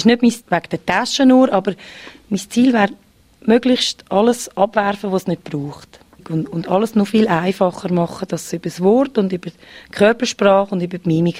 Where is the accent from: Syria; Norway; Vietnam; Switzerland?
Switzerland; Also, wir wohnen in Dietikon und wir sind im Quartier eher als Schweizer in der Minderzahl.